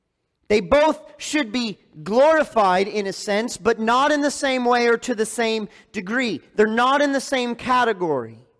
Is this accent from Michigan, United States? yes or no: yes; Lansing, Michigan, United States; I grew up in Lansing. I didn't travel a lot. Lansing is not known for its impressive skyscrapers.